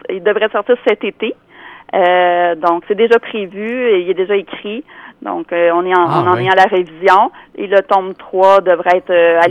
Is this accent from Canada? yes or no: yes; Rivière-du-Loup, Quebec, Canada; je voulais en faire un dans ma ville natale parce que c'est important pour moi.